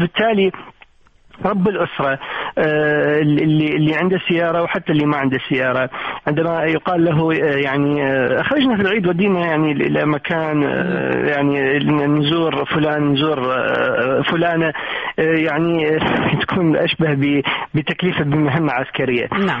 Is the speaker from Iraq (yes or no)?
yes; Iraq; إحنا كعراقيين